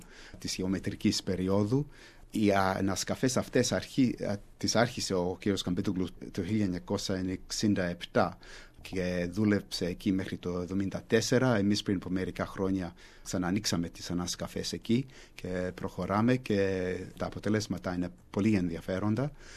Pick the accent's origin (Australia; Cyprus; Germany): Australia; Sydney, New South Wales; Εγώ γεννήθηκα εδώ στο Σίδνεϊ, εδώ μεγάλωσα, εδώ πήγα στο πανεπιστήμιο, έκανα τα δύο μου τα πρώτα πτυχία εδώ και μετά στην Αγγλία.